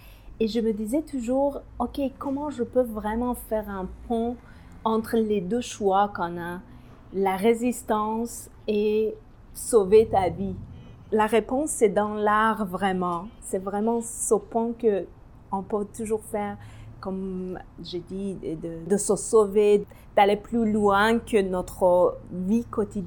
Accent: Tehran, Tehran Province, Iran; born there; French is a second language; Je suis née à Téhéran pendant la guerre l'Iran-l'Irak.

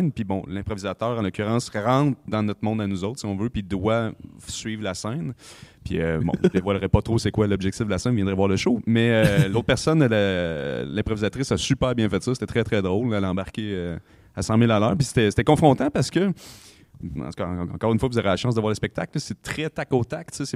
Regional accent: Quebec, Canada; on vient tous genre d'un peu des régions aussi. T'sais, moi, je viens de Mauricie

